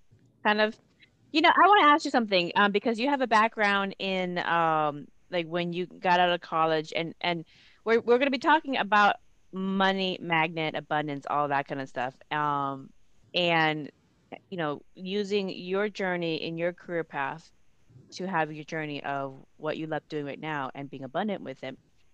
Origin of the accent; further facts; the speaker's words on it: United States; now in Seattle, United States; I mean, I'm American. I live here in Seattle, Washington.